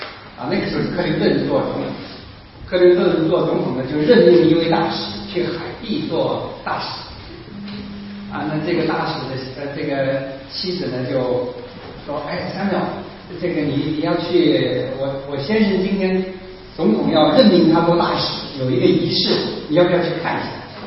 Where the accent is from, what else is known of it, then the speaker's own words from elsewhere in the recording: China; 我们中国人呢